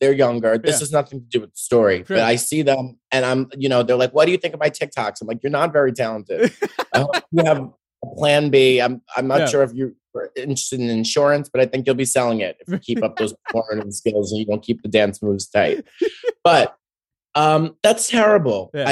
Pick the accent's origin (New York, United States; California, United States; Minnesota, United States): New York, United States; Staten Island; I'm from Staten Island. Yeah. The fumes from the dump are already taking their toll.